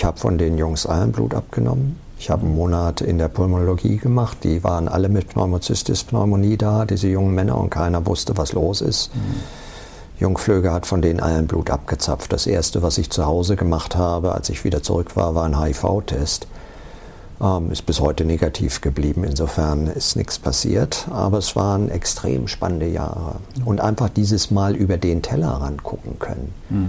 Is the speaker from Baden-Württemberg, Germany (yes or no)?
no; Lower Saxony, Germany; Ich bin in der Nähe von Hannover aufgewachsen und habe dann einen Studienplatz in Hannover bekommen.